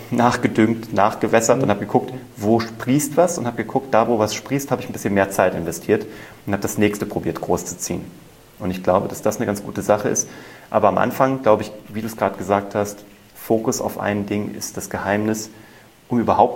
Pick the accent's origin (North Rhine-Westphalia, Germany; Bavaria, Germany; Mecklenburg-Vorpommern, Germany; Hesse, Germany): Hesse, Germany; Kassel; mit 16 war ich ja Zauberkünstler bei uns in Kassel und habe einfach überall gezaubert.